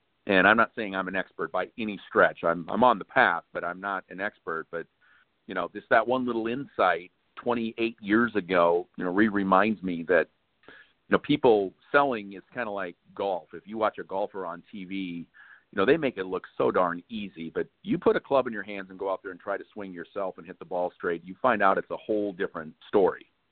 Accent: Sioux City, Iowa, United States; I'm going back to my hometown in Sioux City, Iowa

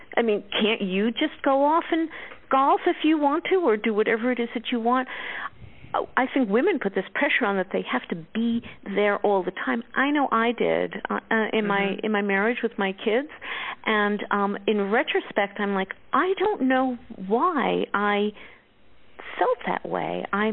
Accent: New York City, New York, United States; I grew up in New York City.

